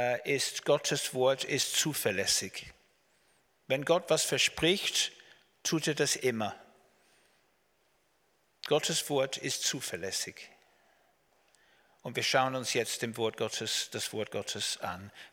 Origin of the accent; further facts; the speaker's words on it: England, United Kingdom; German is a second language; also born or lived in Austria; Und ich bin aus England, wie man sieht und hört.